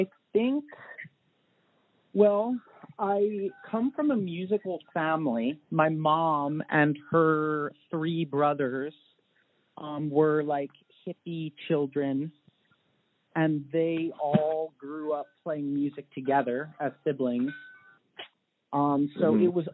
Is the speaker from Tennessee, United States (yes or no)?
no; Cream Ridge, New Jersey, United States; now in Santa Cruz, United States; I grew up in Cream Ridge, New Jersey, and I moved to Santa Cruz in 2012.